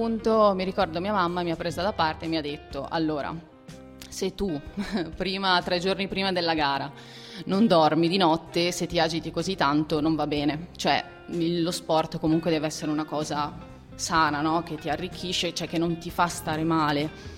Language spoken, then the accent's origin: Italian; Veneto, Italy; now in Perugia, Italy; Non sono di Perugia, abito qui da un anno e mezzo ormai. Io vengo da un paese in provincia di Verona e mi sono trasferita a Perugia per studi